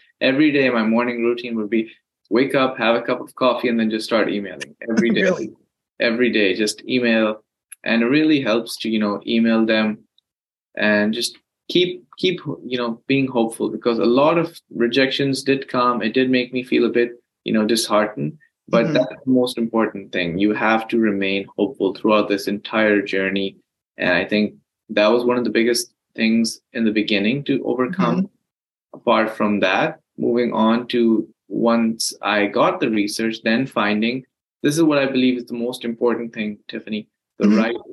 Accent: Lahore, Punjab, Pakistan; I was born and raised in Lahore, Pakistan. I completed all my education from there. I went to high school, college, and then medical school, all in Lahore, Pakistan.

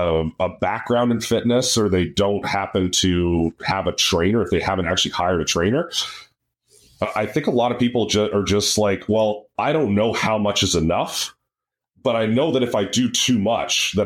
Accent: Canada; Well, they help us a little less being Canadian and not being able to actually monetize TikTok

